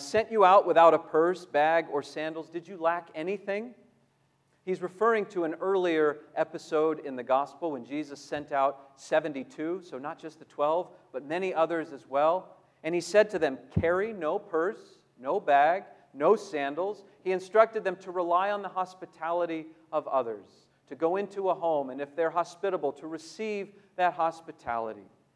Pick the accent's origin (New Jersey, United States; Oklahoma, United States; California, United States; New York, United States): California, United States; I grew up in Southern California, and by the time I was in about third or fourth grade, I had quite a lot of freedom to ride my bike or my skateboard around the area around our neighborhood.